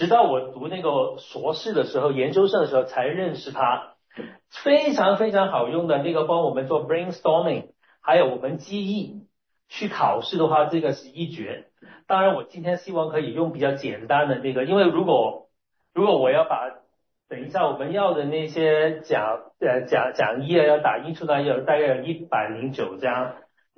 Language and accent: Chinese; Hong Kong; also born or lived in Toronto, Canada / Hamilton, Canada; 我是来自香港，香港的，我在香港长大成长，然后读书，但是我跟多伦多也有一些关系的，我在多伦多生活了不够一年的时间，在我没有进入大学的前面呢，我的高中在 Hamilton。